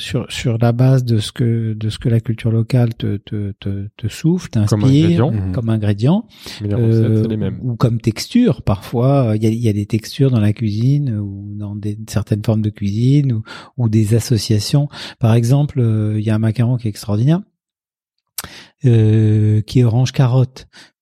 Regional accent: Casablanca, Casablanca-Settat, Morocco; born there; même si je suis né à Casablanca.

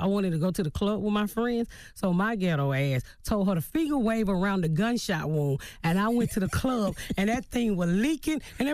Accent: Atlanta, Georgia, United States; Born and raised in Atlanta, the inner city.

